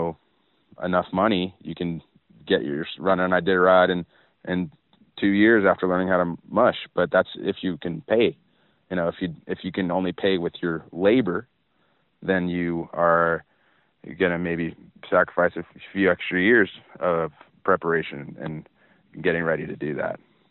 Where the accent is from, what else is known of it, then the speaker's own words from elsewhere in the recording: Atlanta, Georgia, United States; now in Alaska, United States; I'm from Atlanta, Georgia, so I'd never dreamed of finding myself in this situation, but I came up to Alaska to get a summer job